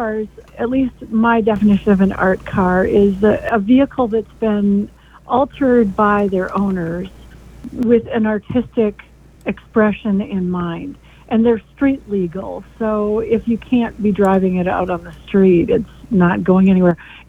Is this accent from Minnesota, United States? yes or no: yes; Minnesota, United States; now in Finland, United States; I'm a transplant from the Twin Cities. I moved up to Finland, Minnesota, 3 years ago